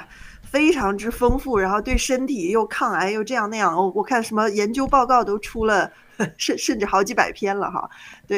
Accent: Northeast China, China; 我因为我是北方人嘛，我们真的是蛮常吃的哈。就是我们北方就是叫做东北叫农家乐啊

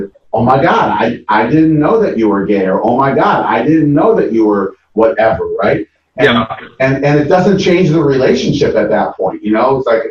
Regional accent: Michigan, United States; Oh, I grew up outside Detroit, yada, yada, and all this stuff, right?

